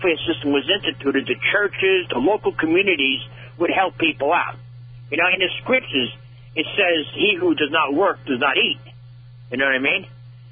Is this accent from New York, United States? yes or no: yes; New York, United States; Well, and in New York, I'm from New York originally.